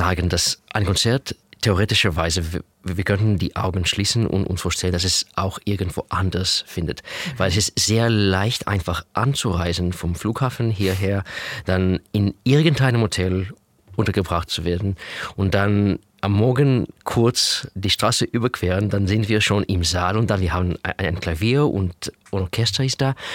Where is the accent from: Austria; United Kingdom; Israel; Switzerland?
Israel; German is a second language; now in Dresden, Germany; ich habe diese Kombination als Kind in Israel einmal gehört